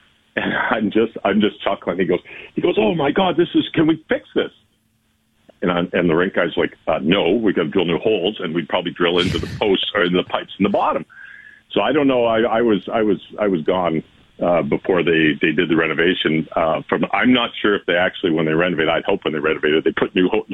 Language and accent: English; Toronto, Ontario, Canada; I grew up in Toronto, so you had to cheer for the Leafs.